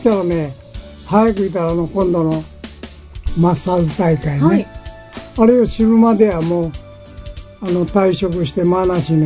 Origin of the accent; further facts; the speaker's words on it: Shimane, Japan; それは生まれ故郷ですから